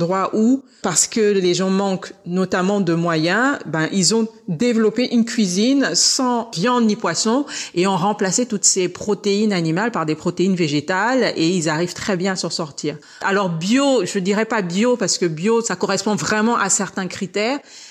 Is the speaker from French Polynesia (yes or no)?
no; Gabon; moi, je suis du Gabon